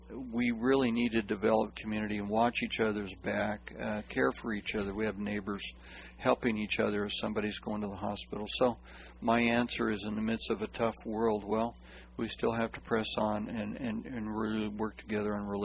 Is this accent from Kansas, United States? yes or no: yes; Kansas, United States; also born or lived in Iowa; now in Bullhead City, United States; When my wife and I moved here from Iowa, and I grew up on a farm in Kansas, pastored in Iowa for 7 years, I'm used to community.